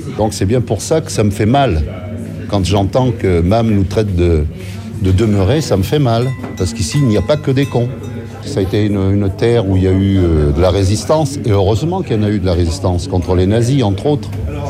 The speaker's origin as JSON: {"language": "French", "region": "Nouvelle-Aquitaine", "country": "France", "tie": "born or raised there", "said": "Moi, j'habite ici depuis toujours. Je suis né en Limousin."}